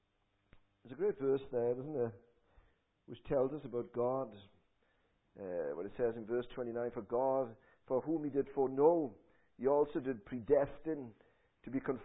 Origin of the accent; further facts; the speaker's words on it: Clydach, Wales, United Kingdom; also born or lived in Merthyr Tydfil; I was never born in Clydach anyway. I was born in Merthyr and came to Clydach.